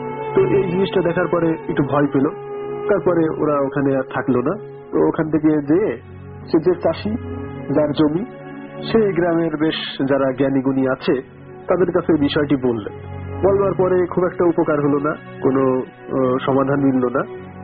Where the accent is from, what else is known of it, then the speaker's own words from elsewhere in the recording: Kotchandpur, Khulna Division, Bangladesh; সিরাইদাহের কোটচাঁদপুর থেকে … আমার গ্রামের নাম তালসার।